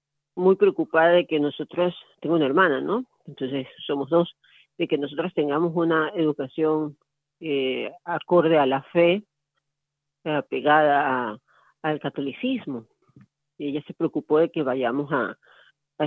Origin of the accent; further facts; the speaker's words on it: Ecuador; yo soy de Ecuador, de una familia católica